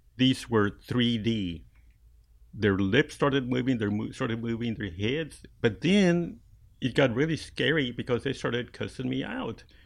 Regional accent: Post, Texas, United States; When I was growing up in Post, Texas, that's, you know, near Lubbock

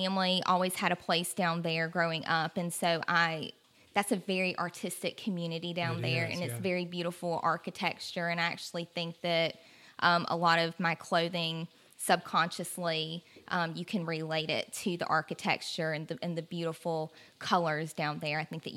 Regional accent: Dothan, Alabama, United States; I moved back to my hometown, Dothan, and I moved into my family's abandoned farmhouse

